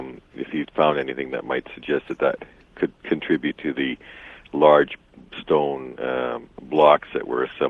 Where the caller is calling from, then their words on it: Vancouver, British Columbia, Canada; Yeah, we're out in Vancouver, British Columbia.